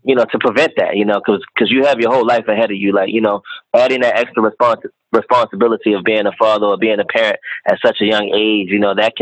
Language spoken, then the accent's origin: English; Baltimore, Maryland, United States; So born and raised in Baltimore City. Parents were married when I was born.